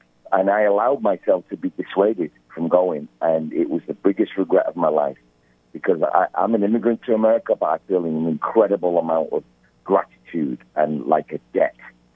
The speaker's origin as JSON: {"language": "English", "region": "England", "country": "United Kingdom", "accent": "English", "said": "And I thought, well, maybe it's because my English accent."}